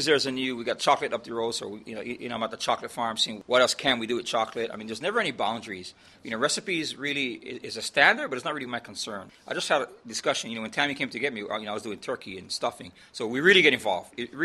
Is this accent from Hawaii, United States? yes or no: yes; Hawaii, United States; Well, I'm from Hawaii originally, and you know, I've worked all over the world.